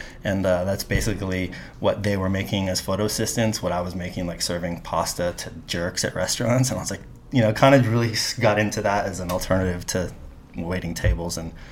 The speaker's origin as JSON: {"language": "English", "town": "Carpinteria", "region": "California", "country": "United States", "moved": "yes", "lives_now": "New York City, United States", "said": "Basically, Carpinteria, where we did our last podcast. So I moved literally from my parents' garage to New York City, and originally for 6 months, and now it's been 20 plus years."}